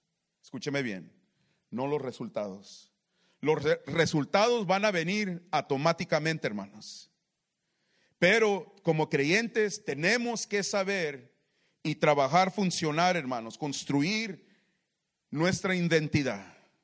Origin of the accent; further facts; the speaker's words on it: California, United States; Yo soy nacido aquí en el centro. Soy del Valle Imperial. Aquí crecí, aquí fui a la escuela.